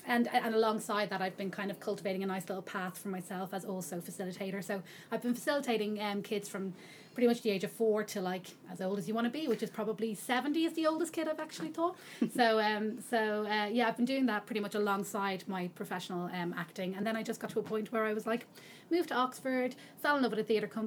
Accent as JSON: {"language": "English", "town": "Dublin", "region": "Leinster", "country": "Ireland", "moved": "yes", "lives_now": "United Kingdom", "said": "I'm from Dublin. I hail from Dublin, and I've been living in the UK now for about 9 years. So my accent dwindles a little bit, but every so often I talk to my dad and it comes back."}